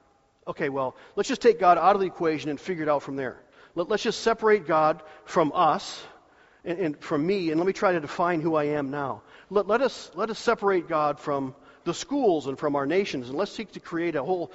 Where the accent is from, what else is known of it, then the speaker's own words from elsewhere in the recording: United States; But it's still great to be an American. So I'm an American.